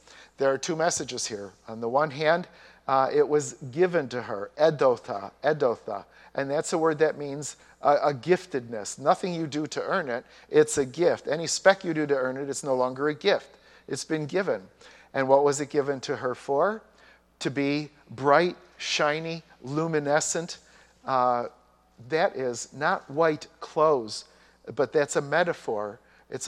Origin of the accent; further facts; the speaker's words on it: Chicago, Illinois, United States; So when I grew up in Chicago, my mom was a nurse at Christ Community.